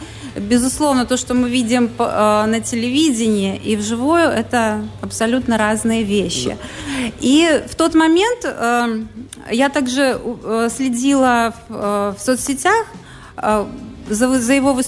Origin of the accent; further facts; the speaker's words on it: Daugavpils, Latgale, Latvia; когда они поняли, что я из Даугавпилса